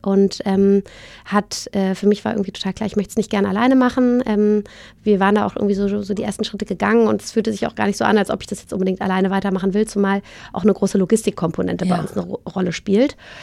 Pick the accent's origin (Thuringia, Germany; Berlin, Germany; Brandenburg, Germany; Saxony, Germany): Berlin, Germany; Ich bin ja Berlinerin, also ja, für mich hätte Berlin sehr nahe gelegen.